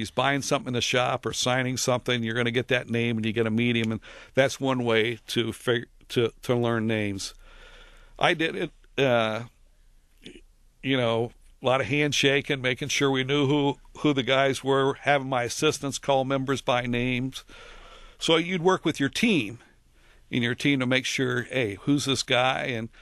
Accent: Columbus, Ohio, United States; Well, the cool thing with that is growing up in Columbus, Ohio, being a golf pro, he was pretty much, you know, would be my idol.

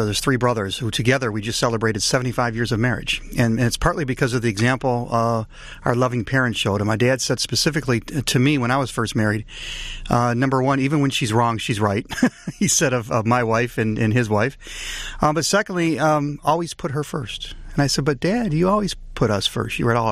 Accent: Detroit, Michigan, United States; My dad, I grew up on the same block on the northeast side that my mom and dad were raised on.

